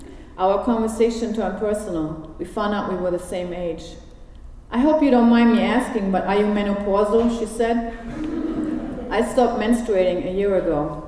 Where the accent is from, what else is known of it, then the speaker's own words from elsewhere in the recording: Germany; now in Harlem, United States; Thanks for the compliment. I'm from Germany. Recycling is a religion in my homeland.